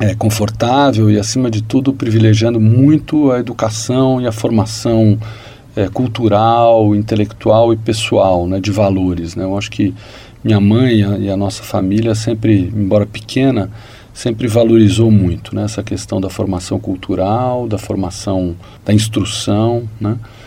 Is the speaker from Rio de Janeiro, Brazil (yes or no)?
no; São Paulo, Brazil; depois se casaram, mudaram-se para São Paulo e onde eu nasci, eu sou o terceiro de três irmãos, o último, caçula, enfim, vivi a maior parte da minha vida em São Paulo, né?